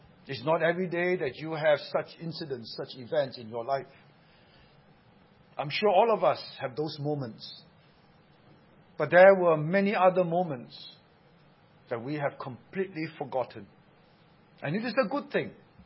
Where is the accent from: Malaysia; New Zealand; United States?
Malaysia; Seremban, Negeri Sembilan; also born or lived in Singapore; I grew up in Seremban. My dad was a member of parliament in Seremban, and that's where we grew up. We were all born in Singapore.